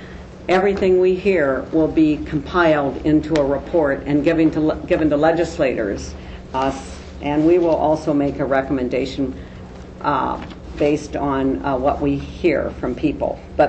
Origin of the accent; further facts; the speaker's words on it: Bettendorf, Iowa, United States; I'm from the Quad Cities, Bettendorf, as a matter of fact.